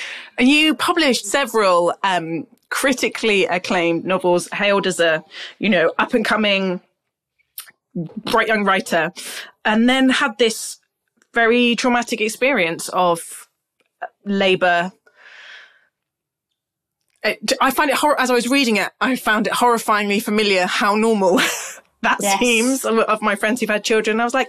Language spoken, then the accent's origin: English; United Kingdom; Police that we all do, I think, probably think exists because we're British people and it's in our DNA.